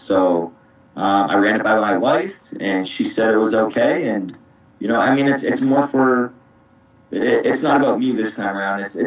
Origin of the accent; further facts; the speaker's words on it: Canada; You always had to go over to the U.S., and it's so hard for us Canadian wres